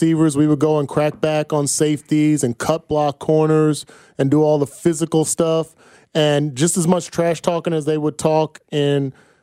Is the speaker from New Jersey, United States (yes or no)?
yes; New Jersey, United States; I'm from North Jersey, so I was recruited by Rutgers.